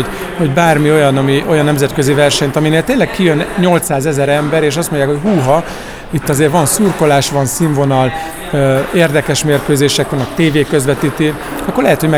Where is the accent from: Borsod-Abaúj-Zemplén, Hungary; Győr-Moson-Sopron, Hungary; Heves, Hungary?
Borsod-Abaúj-Zemplén, Hungary; Miskolc; Borzasztóan sajnálom, hogy nincs erős foci Miskolcon, mert hát én is abban nőttem fel, hogy itt 20-22 ezer ember volt még a 90-es években is egy Újpest meccsen.